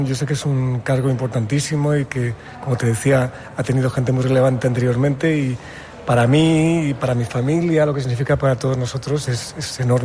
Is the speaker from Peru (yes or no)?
no; Andalusia, Spain; born there; que una obra nazca aquí en mi ciudad, tan cerquita de la casa donde yo nací, por detrás del Teatro Garnelo, en la calle Hermanos Garnelo, esquina con Diego de Alvear.